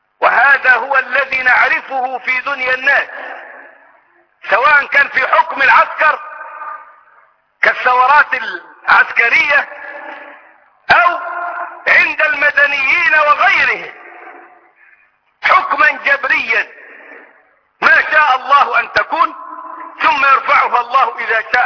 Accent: Egypt; حتى أيام يوسف والي أتى بشجر الغرقد فزرعه عندنا في مصر

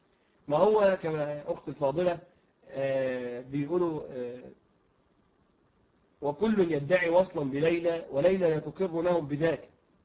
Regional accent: Saudi Arabia; وإذا عرضنا هذا الموضوع للشيوخ عندنا في السعودية فإنهم يرفضون أن يعلنوا هذا الموضوع على التلفاز

